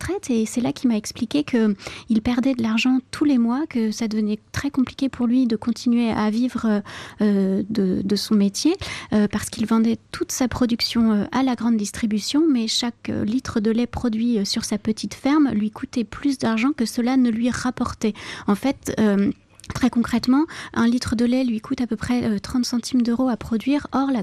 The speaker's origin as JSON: {"language": "French", "region": "Normandy", "country": "France", "said": "Je suis normande et au hasard d'un de mes retours dans ma région natale"}